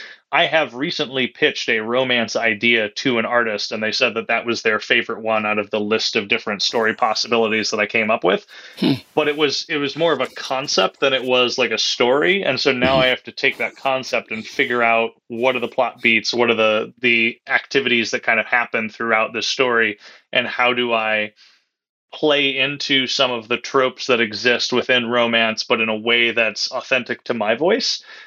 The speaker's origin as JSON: {"language": "English", "town": "Chicago", "region": "Illinois", "country": "United States", "said": "I'm going to be doing Fan Expo Chicago, which is another one of my hometown shows. I'm from the Chicago area"}